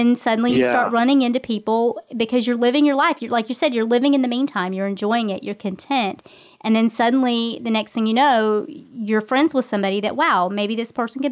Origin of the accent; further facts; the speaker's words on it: Charleston, United States; born there; he had just moved here and I was born here in Charleston, but he had just moved here and I had just moved back.